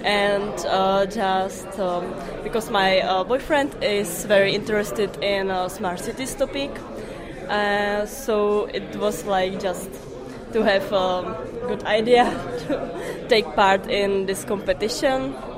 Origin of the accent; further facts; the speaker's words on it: Brno, South Moravian Region, Czechia; I come from Brno.